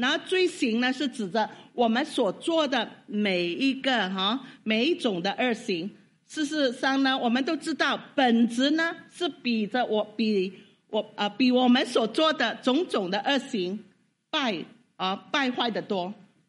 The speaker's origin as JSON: {"language": "Chinese", "region": "Sabah", "country": "Malaysia", "said": "我们马来西亚，我以为都是一个国家哈。我们以为我是沙巴的"}